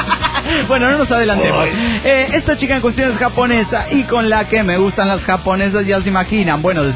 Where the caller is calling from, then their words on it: Nezahualcóyotl, State of Mexico, Mexico; de Netzahualcóyotl.